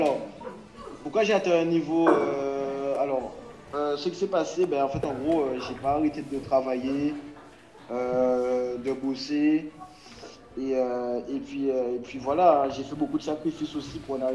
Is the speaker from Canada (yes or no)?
no; Marie-Galante, Guadeloupe; Marie-Galante, c'est dans mon cœur, donc c'est ma terre-mère